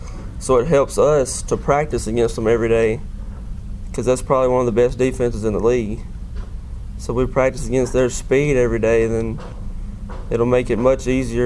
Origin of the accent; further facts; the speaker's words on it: Forest, Mississippi, United States; from Forest, Mississippi.